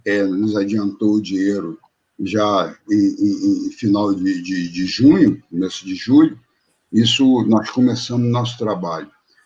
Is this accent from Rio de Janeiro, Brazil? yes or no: yes; Rio de Janeiro, Brazil; eu sou sambista, sou nascido e criado no Morro de Mangueira. Nasci no tempo de parteira.